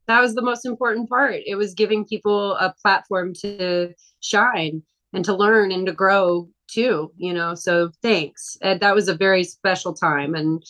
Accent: California, United States; born there; also born or lived in Texas; Even I consider Texas home, but I was born in California.

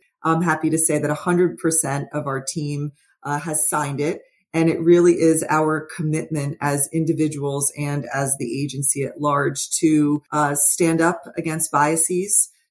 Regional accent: New Jersey, United States; I grew up in North Jersey and came from Ketchum out of New York

